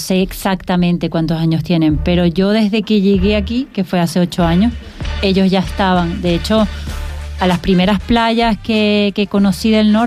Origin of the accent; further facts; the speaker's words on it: Venezuela; now in Fuerteventura, Spain; Yo vengo de Venezuela.